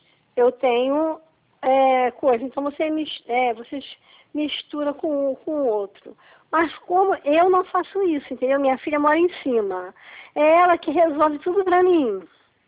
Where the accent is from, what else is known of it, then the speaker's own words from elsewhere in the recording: Brazil; Eu sou viúva, sou pensionista, sou do Brasil.